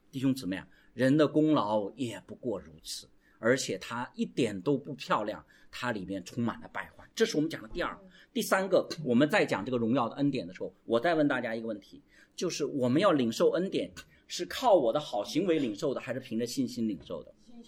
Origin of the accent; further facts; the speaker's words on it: China; 所以我们中国人其实有些所谓的成语是